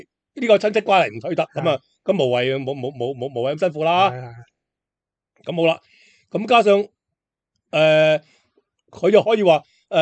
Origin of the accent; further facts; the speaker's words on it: Foshan, Guangdong, China; 因为我哋佛山人咧，咁啊似近。